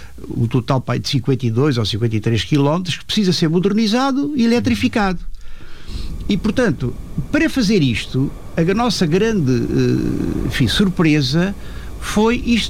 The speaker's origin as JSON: {"language": "Portuguese", "region": "Alentejo", "country": "Portugal", "said": "a minha grande tristeza como alentejano e como português"}